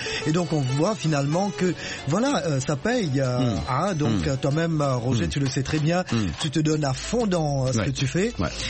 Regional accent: Mauritius; Tu sais, même chez moi à Maurice

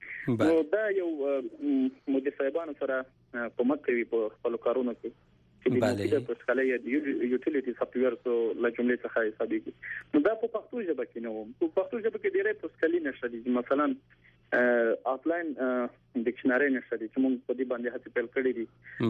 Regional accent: Paktia, Afghanistan; now in Mazar-i-Sharif, Afghanistan; زه د پکتیا ولایت څخه یم

